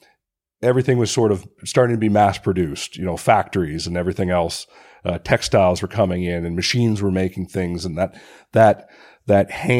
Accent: Canada; You know, being Canadian, we've got Stanley Thompson.

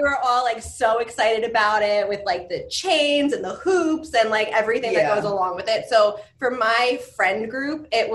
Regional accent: New Jersey, United States; Jersey, like central Jersey.

